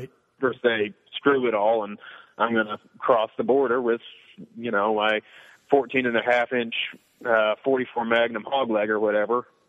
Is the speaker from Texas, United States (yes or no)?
yes; El Paso, Texas, United States; also born or lived in Big Spring, United States; Hey, you know, I can talk like I'm from El Paso too. You know, man.